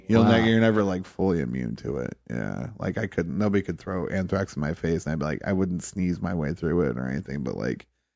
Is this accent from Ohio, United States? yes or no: yes; Toledo, Ohio, United States; I grew up in Toledo.